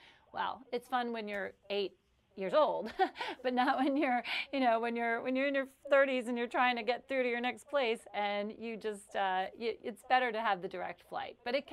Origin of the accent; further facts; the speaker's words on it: New Orleans, Louisiana, United States; maybe you want to head to my hometown, New Orleans.